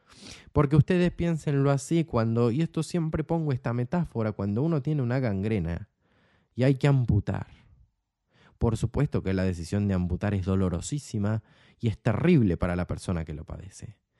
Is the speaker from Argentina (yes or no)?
yes; Argentina; accent: Argentine; now in Spain; Yo soy argentino, tengo el acento argentino, tengo la crianza argentina, tengo la cultura argentina, tengo mi familia argentina, tengo mis amigos argentinos